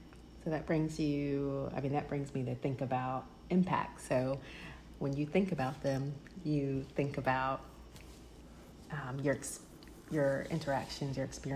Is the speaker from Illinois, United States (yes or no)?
no; Jersey City, New Jersey, United States; so I grew up in Jersey City, New Jersey, and my backyard was literally, y'all, a graveyard.